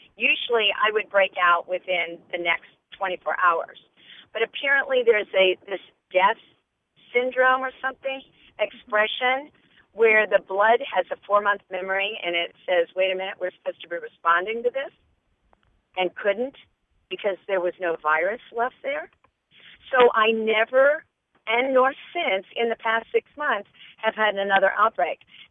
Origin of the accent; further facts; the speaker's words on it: Palm Harbor, Florida, United States; I am from Palm Harbor, Florida.